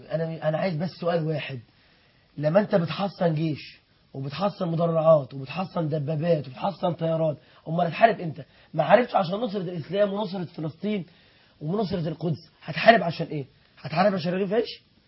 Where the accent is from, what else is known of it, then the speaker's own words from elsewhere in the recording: Egypt; احنا يعني انت مصري وانا مصري